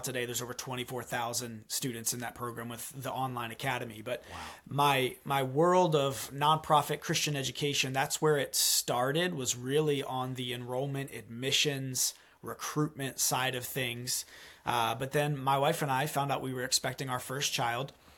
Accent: Delaware, United States; I was from Delaware. My wife was from South Jersey.

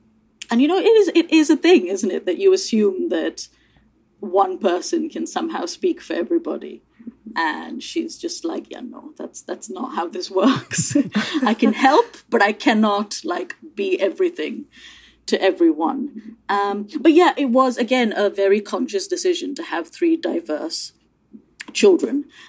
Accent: India; now in United Kingdom; I grew up in India. I'm now British. My husband is white British. My children are multiracial.

